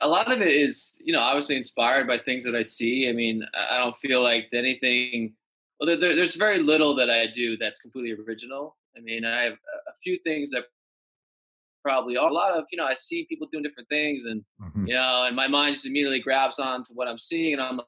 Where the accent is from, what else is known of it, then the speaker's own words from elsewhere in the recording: New York, United States; I grew up, an hour north of New York City. So I'm in the suburbs